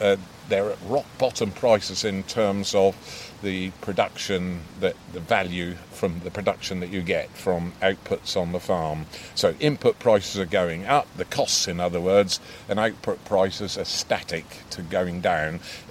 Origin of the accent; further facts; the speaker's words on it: Norwich, East of England, United Kingdom; we're right on the edge of a really large centre of population, which is Norwich, my hometown